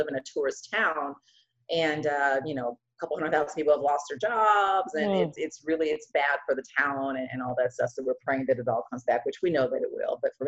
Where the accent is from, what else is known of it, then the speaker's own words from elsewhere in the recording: Kansas City, Missouri, United States; So I grew up in Kansas City, Missouri in the Midwest, and I was just always so different from people.